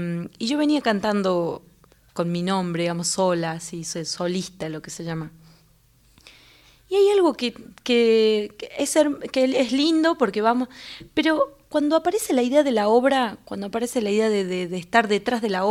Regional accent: Catamarca, Argentina; Yo vengo de Catamarca y había hecho durante mucho tiempo...

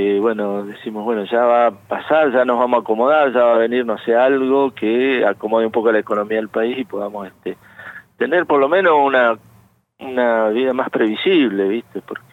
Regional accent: Villa Regina, Río Negro, Argentina; born there; now in Zapala, Argentina; por cuestiones de trabajo que le surgieron, nací en otro lugar. Nací en Villa Regina.

